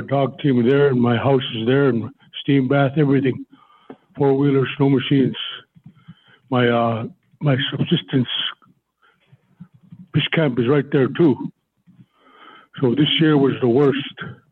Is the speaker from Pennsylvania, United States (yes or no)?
no; Bethel, Alaska, United States; I'm from Bethel.